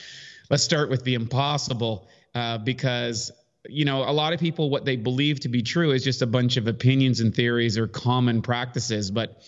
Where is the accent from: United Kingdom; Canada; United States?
Canada; I was born in Canada, a little rural town I grew up in. And when I was 15